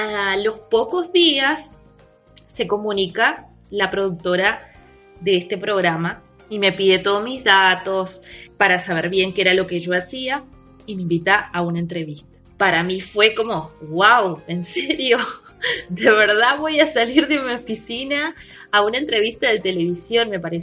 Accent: Uruguay; sobre todo en mi país. Ya para ese entonces yo era conocida en lo que hacía a través del internet, mundo online, pero aquí en Uruguay no.

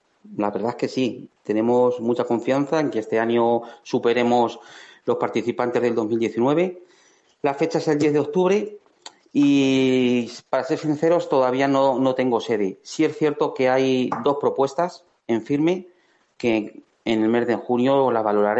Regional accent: Quintanar de la Orden, Castilla-La Mancha, Spain; le he abierto en mi pueblo, en Quintanar de la Orden, todas las tardes

